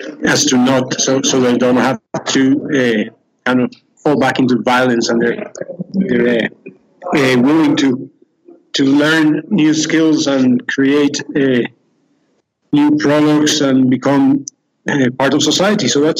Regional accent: Colombia; English is a second language; also born or lived in Europe; I'm Colombian Irish, and I had the opportunity to leave the country, and I stayed in Europe for about 10 years.

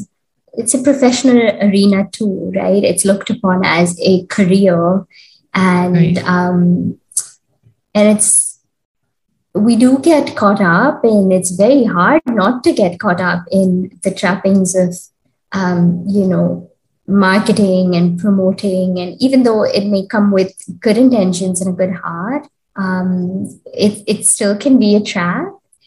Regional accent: India; This word is unfamiliar to me as an Indian, style of yoga. In our country, whether it's yoga, classical music, or classical dance, it's always, you know, the lineage or the gharana.

